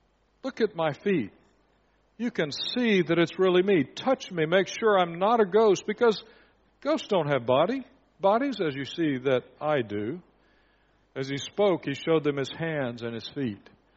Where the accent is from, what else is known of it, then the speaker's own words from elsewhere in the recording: Indonesia; When I was a child growing up in Indonesia, I was very young. I was 5 or 6.